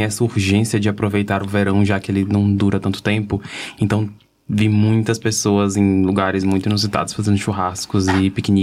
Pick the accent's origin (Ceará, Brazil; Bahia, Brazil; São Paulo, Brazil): Ceará, Brazil; Fortaleza; Eu sou de Fortaleza.